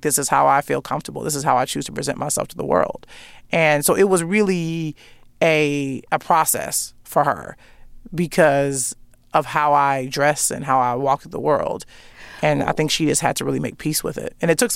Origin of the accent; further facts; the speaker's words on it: Chicago, Illinois, United States; That's an addiction that I have because I'm just from Chicago and it's sort of ingrained into me.